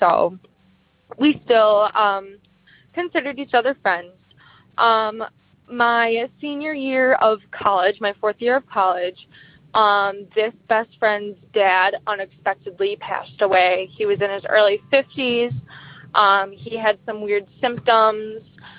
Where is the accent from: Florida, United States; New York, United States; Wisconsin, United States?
Wisconsin, United States; I am from Wisconsin.